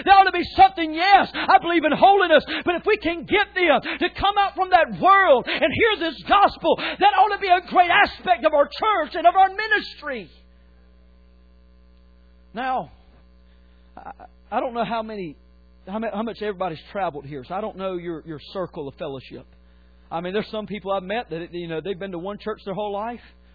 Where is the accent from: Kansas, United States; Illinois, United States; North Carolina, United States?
North Carolina, United States; I'm from North Carolina where everybody waves hello, and everybody says good morning.